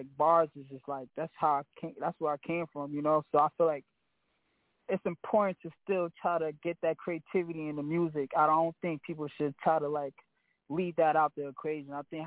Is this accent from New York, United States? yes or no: yes; Long Island, New York, United States; All right, so yeah, I'm from Long Island, New York